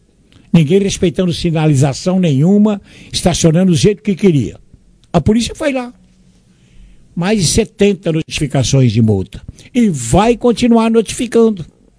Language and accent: Portuguese; Monte Alto, São Paulo, Brazil; Eu nasci em Monte Alto. Amo Monte Alto. Faz 49 anos que moro em Monte Alto. Minha cidade do coração. Parabéns, Monte Alto. Está aí o Monte Altense. Monte Altense de nascimento.